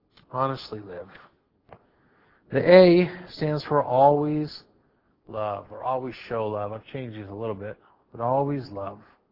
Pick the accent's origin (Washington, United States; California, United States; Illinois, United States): Washington, United States; Walla Walla; born there; There's up in Washington, I was born in Walla Walla, and there's about 7-8 miles from Walla Walla, there is a mission.